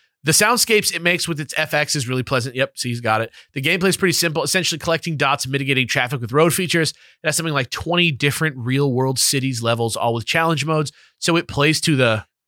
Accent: London, United Kingdom; Growing up in South London, it was often referred to as food, which is also quite humorous.

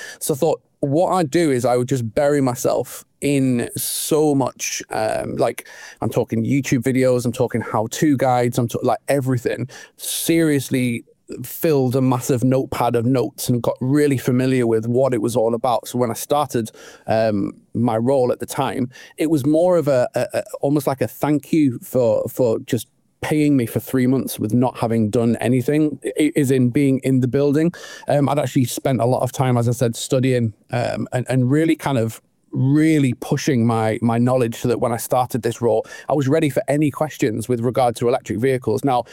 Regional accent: North East England, United Kingdom; I'm from County Durham.

